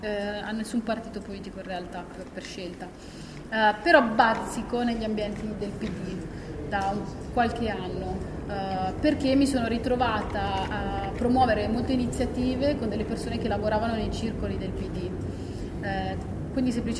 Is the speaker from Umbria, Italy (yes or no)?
yes; Perugia, Umbria, Italy; born or raised there